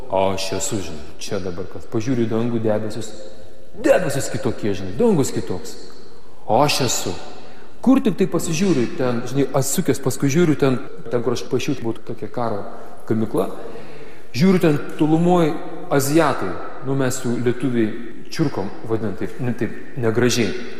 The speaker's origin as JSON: {"language": "Lithuanian", "town": "Šiauliai", "region": "Šiauliai County", "country": "Lithuania", "said": "aš pats esu šiaulietis, turiu tokią savotišką, dar šiaulietišką ambiciją"}